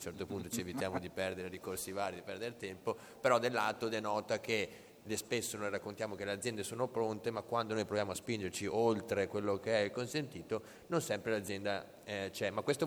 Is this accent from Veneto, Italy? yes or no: yes; Vicenza, Veneto, Italy; io sono originario di Vicenza